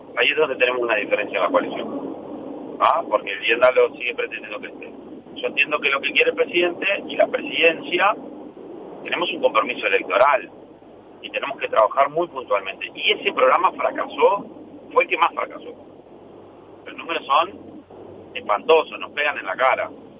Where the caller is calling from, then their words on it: Canelones, Uruguay; Vengo de la ciudad de Canelones